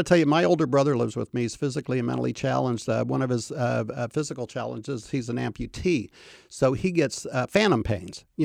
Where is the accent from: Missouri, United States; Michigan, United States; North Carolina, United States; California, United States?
Missouri, United States; Kansas City; I mean, I grew up in Kansas City and you ask anybody that knows me, that's just always been me.